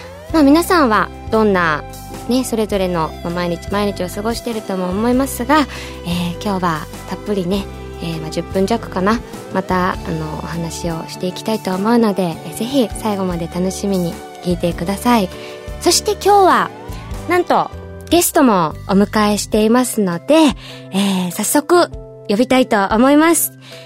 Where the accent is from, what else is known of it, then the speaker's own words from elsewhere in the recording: Ginowan, Okinawa, Japan; 実は私の沖縄の中でも宜野湾市という、まあ、中部にあります宜野湾シティの出身なんですが、